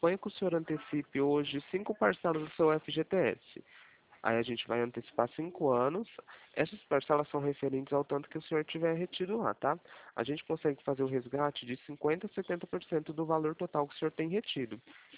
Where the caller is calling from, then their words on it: Presidente Prudente, São Paulo, Brazil; Eu falo aqui de Presidente Prudente.